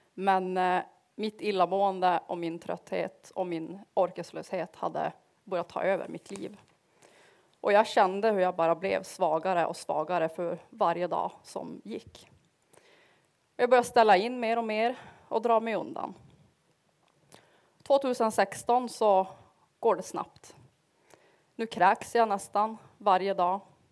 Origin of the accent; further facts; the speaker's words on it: Piteå, Norrbotten County, Sweden; now in Umeå, Sweden; Jag är snart 31 år gammal. Och jag kommer från Piteå. Så om ni hör min dialekt att den är lite rolig så är det förmodligen därför. Men jag har bott i Umeå nu i 10 år.